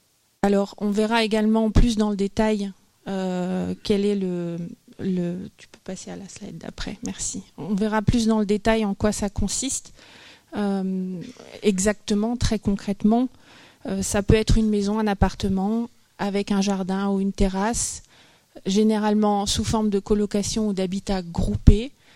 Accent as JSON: {"language": "French", "town": "Mulhouse", "region": "Grand Est", "country": "France", "said": "comme vous le savez, on vient de France. C'est la plus belle région du monde qui est l'Alsace et la ville de Mulhouse."}